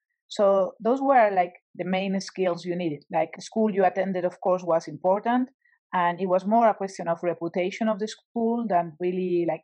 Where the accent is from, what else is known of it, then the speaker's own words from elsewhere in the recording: Madrid, Community of Madrid, Spain; I'm from Madrid.